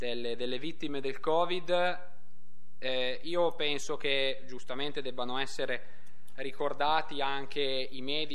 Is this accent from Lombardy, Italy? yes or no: yes; Lombardy, Italy; Da lombardo, da consigliere comunale, da lombardo